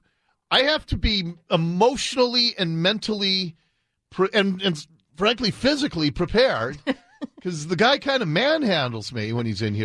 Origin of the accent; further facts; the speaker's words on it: Ballard, Washington, United States; I grew up in Ballard.